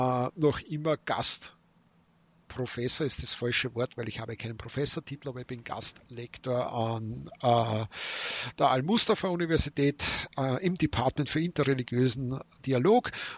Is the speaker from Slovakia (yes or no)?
no; Austria; Ja, ich als Österreicher, I raise you den Lucona-Skandal.